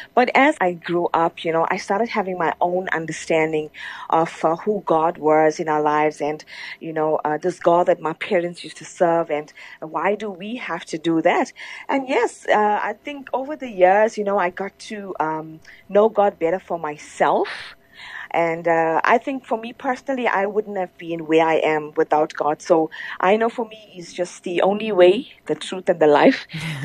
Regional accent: Durban, KwaZulu-Natal, South Africa; moved away as an adult; now in Johannesburg, South Africa; born and brought up in Durban, moved to Johannesburg in 2007 after I got married. So I'm officially, I think it's like, what, 18, 17 years now. I'm a Gautenger.

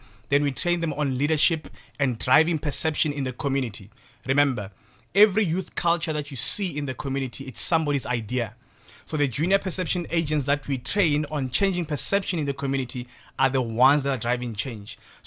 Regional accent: Hammanskraal, Gauteng, South Africa; also born or lived in Soweto; I grew up in Hammanskraal. And after all the Soweto riots, my parents thought, it's now over. So come back home. Went back to Soweto in Diepkloof.

